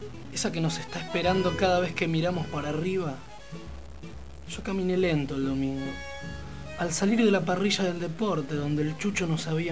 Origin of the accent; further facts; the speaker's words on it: Argentina; Decime, ¿somos los argentinos amargos por naturaleza?